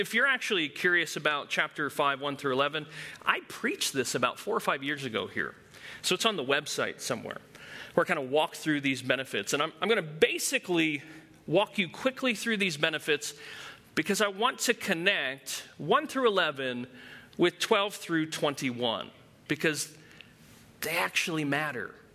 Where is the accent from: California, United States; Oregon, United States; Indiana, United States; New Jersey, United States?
New Jersey, United States; When I was a little boy, because I'm from Jersey. We don't deal with chickens in Jersey.